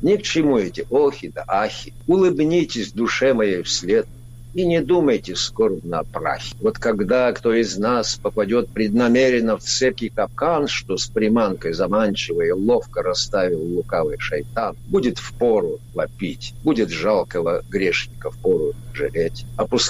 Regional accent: Dagestan, Russia; Ну а что, разве у нас на родине не так? Вы же видите, какая политика сейчас проводится. Отменили обязательное изучение родных языков. В городах, например, у нас в Дагестане, в городах говорят на русском языке, исключительно на русском языке.

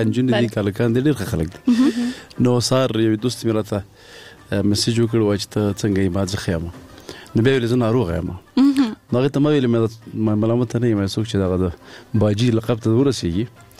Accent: Paktia, Afghanistan; مونږ د پکتیا یو

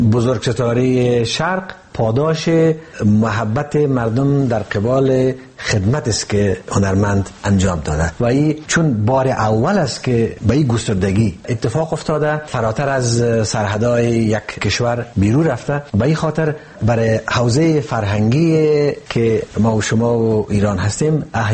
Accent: Afghanistan; ما از کودکی ها با یک تصور در مورد تاجیکستان بزرگ شدیم در افغانستان.

